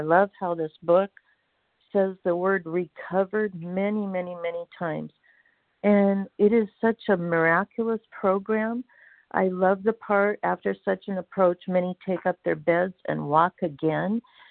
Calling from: Washington, United States; Yes, I am from Washington State.

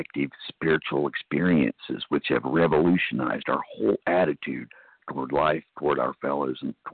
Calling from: Cary, North Carolina, United States; I'm a recovered compulsive overeater, and I'm calling from Cary, North Carolina.

